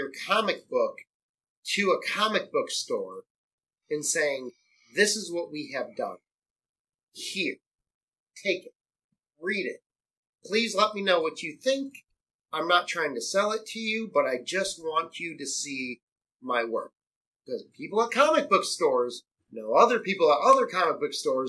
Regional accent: Michigan, United States; I grew up right outside of Detroit, so like I could walk across the street and I'm in Detroit.

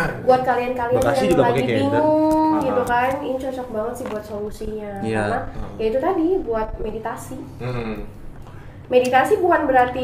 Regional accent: Cirebon, West Java, Indonesia; memang kita berasal dari Cirebon.

